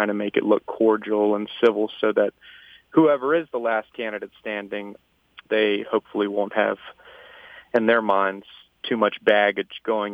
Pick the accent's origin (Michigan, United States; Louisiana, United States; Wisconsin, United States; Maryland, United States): Louisiana, United States; Baton Rouge; I come from Baton Rouge, Louisiana. I'm a graduate of LSU.